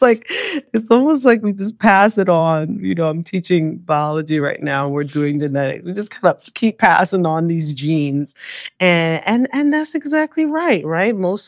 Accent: New York, United States; And I do think that growing up as a New Yorker, I just wasn't familiar.

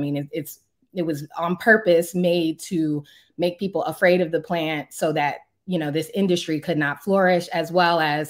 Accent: Maryland, United States; So I'm born and raised in Prince George's County, Maryland. For those of you that don't know, there are a lot of affluent Black people here.

